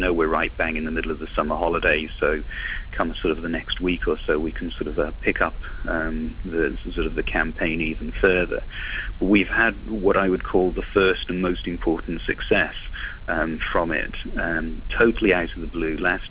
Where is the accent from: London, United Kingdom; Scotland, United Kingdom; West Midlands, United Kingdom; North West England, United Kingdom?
West Midlands, United Kingdom; Now, this, we're from Shropshire. Shropshire's not a big county.